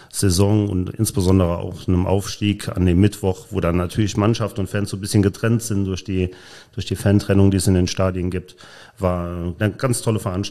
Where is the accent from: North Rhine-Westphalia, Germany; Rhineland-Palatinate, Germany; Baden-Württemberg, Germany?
Rhineland-Palatinate, Germany; Polch; also born or lived in Neuwied; Ich bin in Neuwied geboren, ist eine Schnellfragerunde, ich muss schnell antworten. Neuwied geboren, in Nauort gewohnt, in Polch groß geworden, dann nach Musselweiß gezogen, von da aus nach Lützel, von Lützel nach Gülz.